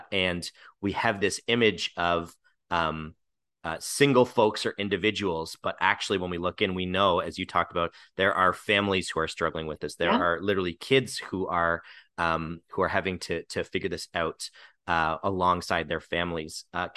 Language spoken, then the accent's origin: English; Kitchener-Waterloo, Ontario, Canada; the emergency shelter system, which in Kitchener-Waterloo, when I was a kid, there were multiple. I grew up in the United Church